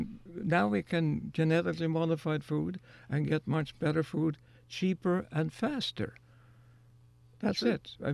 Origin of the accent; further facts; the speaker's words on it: Norway; English is a second language; And I'm from Norway originally, and Norway raised a lot of salmon.